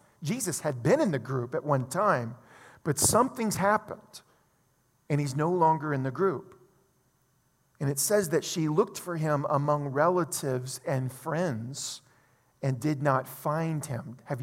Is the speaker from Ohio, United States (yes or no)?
no; Louisiana, United States; I grew up in South Louisiana. South Louisiana is heavily Catholic. There's a lot of old French and Spanish influence in South Louisiana, so it's actually it's definitely one of the most Catholic regions of our country.